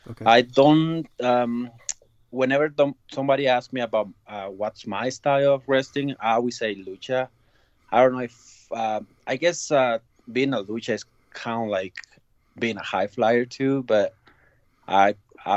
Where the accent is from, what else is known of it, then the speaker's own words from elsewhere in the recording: Ciudad Juarez, Chihuahua, Mexico; I was growing up in Mexico, in Juarez, is that's border town with El Paso.